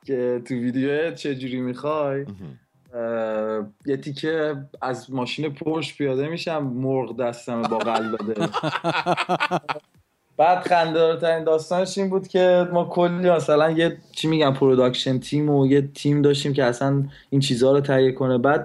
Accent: Tehran, Tehran Province, Iran; من بچه تهران پارس، من به دنیا اومدم و بزرگ شدم. بعد پاسداران هم این چندین سال آخری که تو ایران بودم پاسداران بود.

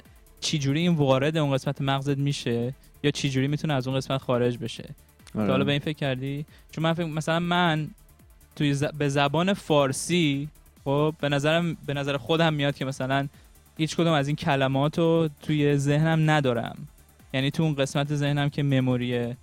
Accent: Iran; من خب تو ایران بزرگ شدم

